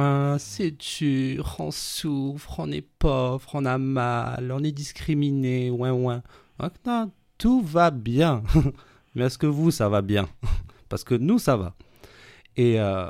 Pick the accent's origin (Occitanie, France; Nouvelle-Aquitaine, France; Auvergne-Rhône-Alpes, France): Occitanie, France; Toulouse; moi, j'ai grandi au Mirail